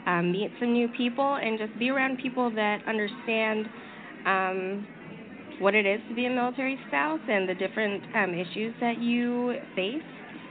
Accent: Hawaii, United States; now in Spanaway, United States; I'm originally from Hawaii, but I live in Spanaway now.

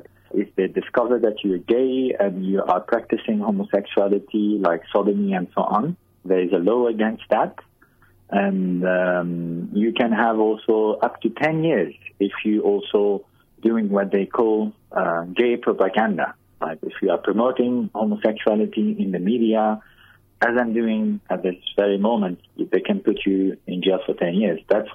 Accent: Algeria; When I grew up in Algeria, I was with my family there. They were pretty conservative, but we also were influenced with the mystical Islam that we call Sufism.

